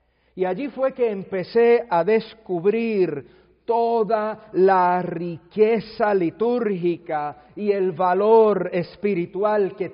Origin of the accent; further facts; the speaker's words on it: Puerto Rico; yo no vengo de Cuba, yo vengo de Puerto Rico, de ahí es que estoy hablando.